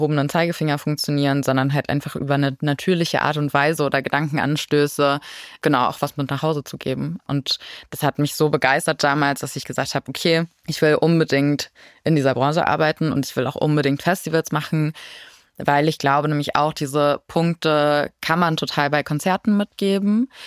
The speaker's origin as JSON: {"language": "German", "region": "Lower Saxony", "country": "Germany", "said": "ich komme aus Niedersachsen"}